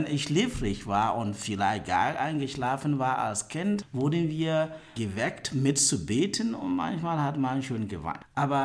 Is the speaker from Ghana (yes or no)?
yes; Ghana; moved away as an adult; now in Germany; Ich bin 51 Jahre alt. Ich komme aus Ghana. Ich bin ein Steyler Ordenspriester und arbeite in Deutschland hier schon seit 2001.